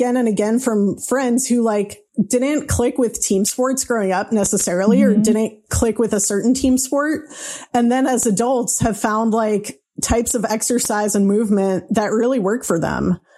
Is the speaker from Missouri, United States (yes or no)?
no; Astoria, New York, United States; my hometown Astoria bookshop here in Queens.